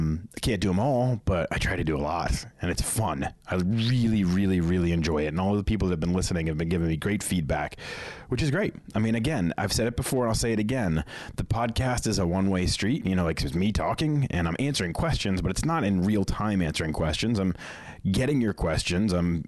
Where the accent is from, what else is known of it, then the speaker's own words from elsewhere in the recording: Boston, Massachusetts, United States; Growing up in Boston, I had one of those sports facts a day calendars